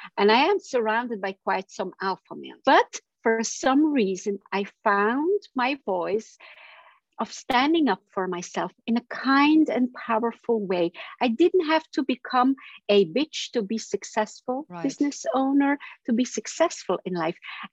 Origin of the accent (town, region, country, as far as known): Belgium